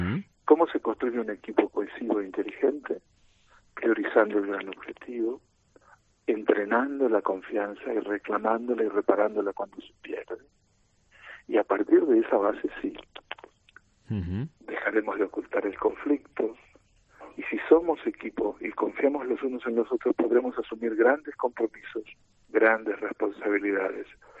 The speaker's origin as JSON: {"language": "Spanish", "country": "Argentina", "accent": "Argentine", "moved": "yes", "lives_now": "Spain", "said": "Yo estoy en España, ya me reconoces mi acento argentino, sí. Yo estoy en España hace 20 años."}